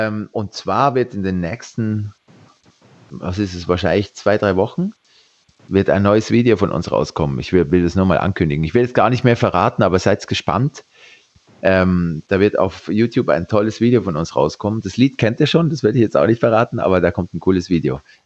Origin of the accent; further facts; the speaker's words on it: Switzerland; ich bin Schweizer